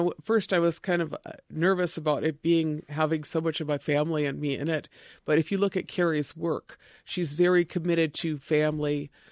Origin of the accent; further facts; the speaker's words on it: Los Angeles, California, United States; born there; so I was born in East L.A. I had a very strong sense of an Ojibwe identity, but I wasn't around Ojibwes.